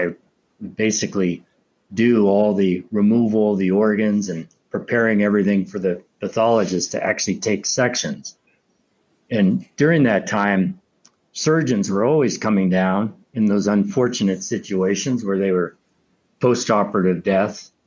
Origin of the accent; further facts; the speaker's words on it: Erie, Pennsylvania, United States; I grew up in Northwest Pennsylvania in the town of Erie, where my family's been settled since the 18th century.